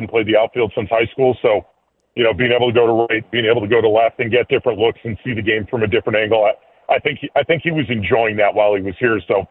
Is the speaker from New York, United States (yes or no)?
no; Pennsylvania, United States; I grew up in Pennsylvania.